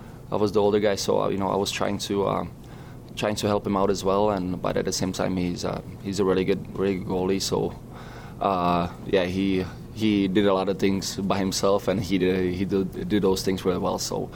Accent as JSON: {"language": "English", "country": "Czechia", "said": "I'm from Czech."}